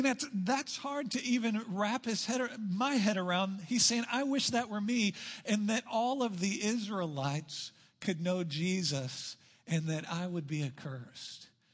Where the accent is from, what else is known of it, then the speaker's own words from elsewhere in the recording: Texas, United States; I want to share one of the things that I love about being a Texan, and that's the word y'all.